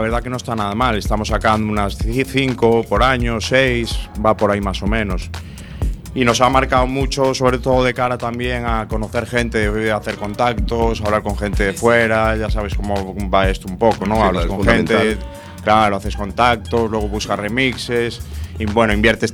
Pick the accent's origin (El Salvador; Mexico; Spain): Spain; Santiago de Compostela, Galicia; also born or lived in London, United Kingdom; cuando vivía aquí en Galicia, bueno, me crié aquí en Santiago y tal